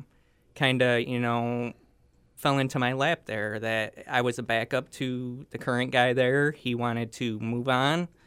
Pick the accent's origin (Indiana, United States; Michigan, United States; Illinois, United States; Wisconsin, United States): Illinois, United States; Joliet; I was born and raised in Joliet.